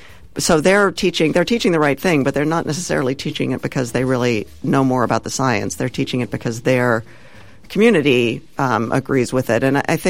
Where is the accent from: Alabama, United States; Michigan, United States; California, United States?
California, United States; Well, I guess from my point of view as a Californian, and knowing that climate change is generally taught well here